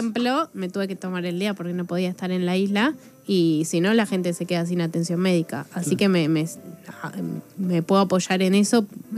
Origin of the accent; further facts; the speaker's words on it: Buenos Aires, Argentina; De zona norte y mi familia tiene un local de deportes náuticos del Delta. Entonces me crié ahí, pero nunca viví 100% hasta ahora que trabajo y vivo ahí.